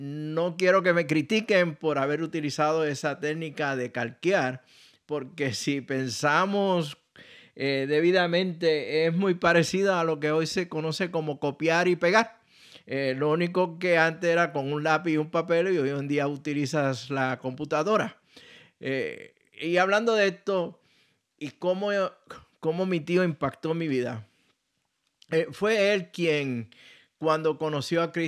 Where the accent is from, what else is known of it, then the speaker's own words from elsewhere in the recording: Puerto Rico; cerca de mi pueblo natal allá en Puerto Rico.